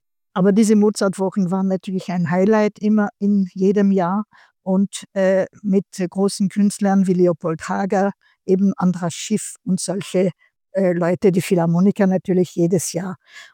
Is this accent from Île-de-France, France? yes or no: yes; Paris, Île-de-France, France; first language French; German is a second language; Ich sage es in meiner Muttersprache, Französisch, weil ich seit 1973 mit der Stiftung verbunden bin, komme aus Paris